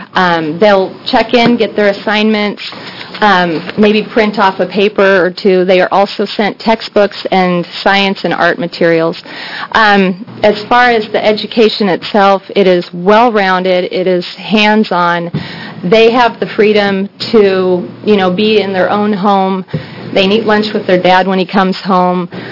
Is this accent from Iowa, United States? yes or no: no; Silverton, Oregon, United States; We're from Silverton, and three of my six children attend ORVA, Virtual Academy.